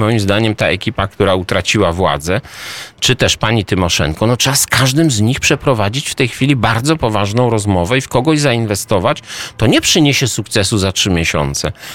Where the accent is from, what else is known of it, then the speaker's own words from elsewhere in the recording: Moravian-Silesian Region, Czechia; ja jestem z Zaolzia